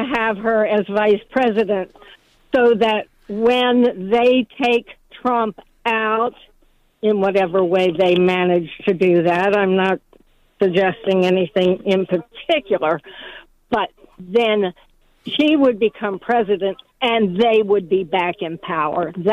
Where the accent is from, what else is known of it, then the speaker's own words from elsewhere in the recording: Washington, District of Columbia, United States; born there; I was born in Washington, D.C.